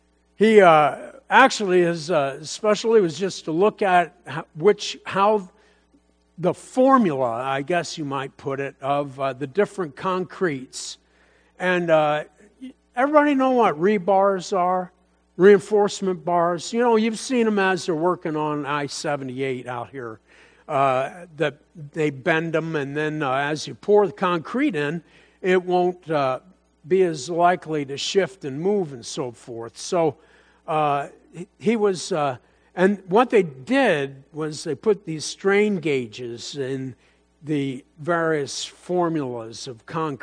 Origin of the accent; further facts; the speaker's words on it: Bethlehem, United States; also born or lived in Ottawa, Illinois; now I was born in Ottawa, Illinois. So I was like, I'm talking about I was born in Ottawa. And so we moved back to Bethlehem when I was like 3.